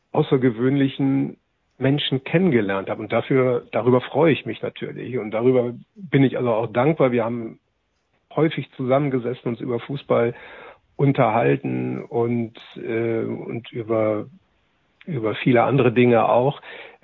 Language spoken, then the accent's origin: German; Northern Germany, Germany; ich komme ja aus Norddeutschland